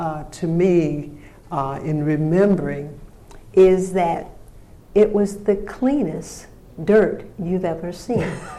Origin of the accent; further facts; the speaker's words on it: Birmingham, Alabama, United States; also born or lived in Shiloh; Okay, I was born in Shiloh, S-H-I-L-O-H, Alabama. And that was a rural section where my grandparents had a huge farm. So I knew something about farming. But I actually grew up in Birmingham, Alabama, and went to elementary school there and to high school.